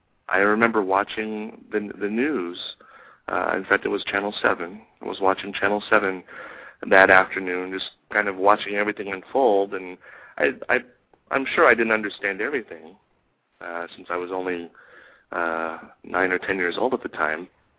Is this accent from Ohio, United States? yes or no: no; Fremont, California, United States; also born or lived in Oakland; I'm a Fremont kid. born in Oakland, raised in Fremont, and my family is still in Fremont